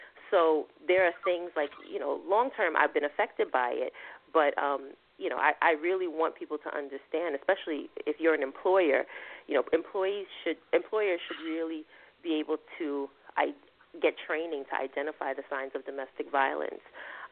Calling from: New York City, New York, United States; I'm calling from Brooklyn

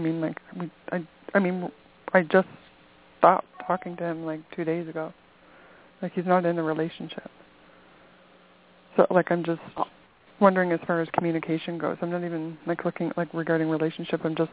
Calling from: Canada; I'm calling from Canada.

